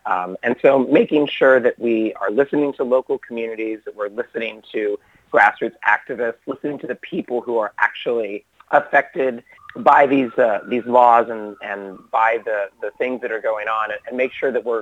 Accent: California, United States; also born or lived in New York; I was living in New York. I'm from California originally.

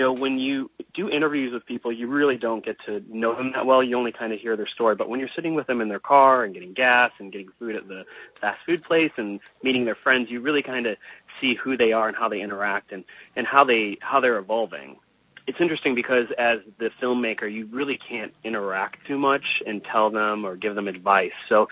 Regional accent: Illinois, United States; Joseph's story is so fascinating to me because I grew up outside Chicago. So, you know, the northern part of America

